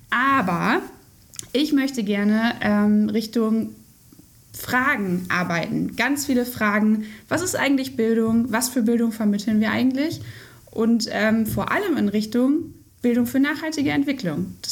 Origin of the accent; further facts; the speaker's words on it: Westerkappeln, North Rhine-Westphalia, Germany; 29 Jahre alt und bin seit 2019 auf der Stelle. Gebürtige Westerkappelnerin, bin also sehr stolz, hier gerade in meiner Hometown diesen Podcast aufnehmen zu dürfen.